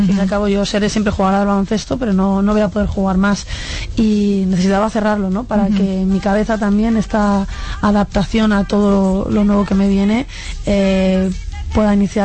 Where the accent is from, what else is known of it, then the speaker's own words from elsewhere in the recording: Alcobendas, Community of Madrid, Spain; Empecé haciendo atletismo allí, pero sí, es verdad, soy de Alcobendas. Mi familia, no recuerdan, mis abuelos míos son de Alcobendas de los pocos, ¿no?, de que han nacido allí